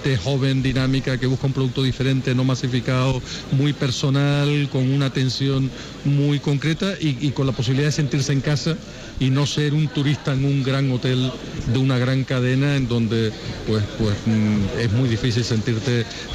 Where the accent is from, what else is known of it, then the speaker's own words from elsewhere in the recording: Las Palmas, Canary Islands, Spain; evidentemente soy de Las Palmas